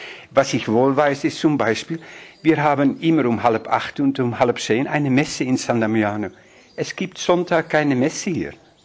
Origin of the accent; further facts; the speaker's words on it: Netherlands; Ich bin Holländer, ja, und gehöre zu der holländischen Provinz.